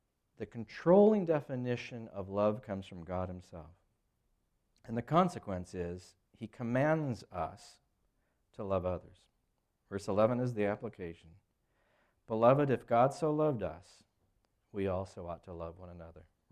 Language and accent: English; England, United Kingdom; I'm really stiff. I'm English. I don't hug like a Latin